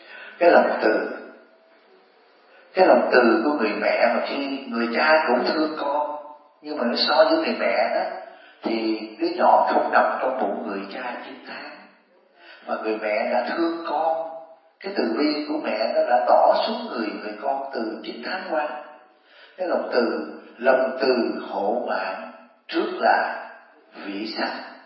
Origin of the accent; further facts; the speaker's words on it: Biên Hòa, Đồng Nai, Vietnam; như tôi là người Biên Hòa